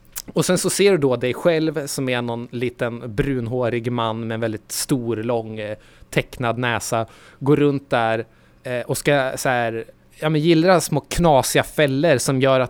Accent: Södermanland, Sweden; från mina trakter där jag kommer från, de sörmländska skogarna. Jag är inte född i skogen

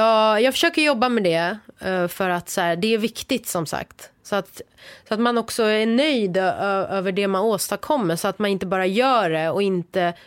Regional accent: Sweden; also born or lived in Iran; jag är uppvuxen i Sverige liksom, och Sverige är ju mitt hemland. Jag har varit i Iran och besökt två gånger tror jag, efter att vi kom till Sverige. Men, och jag har släkt kvar i Iran

